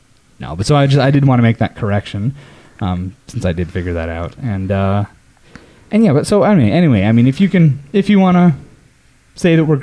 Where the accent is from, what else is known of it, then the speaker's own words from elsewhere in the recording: Spokane, Washington, United States; such as I'm from Spokane, Washington.